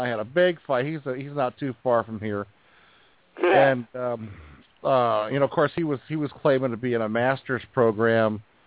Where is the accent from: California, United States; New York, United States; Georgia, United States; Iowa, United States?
New York, United States; you know we're from New York and all that other stuff.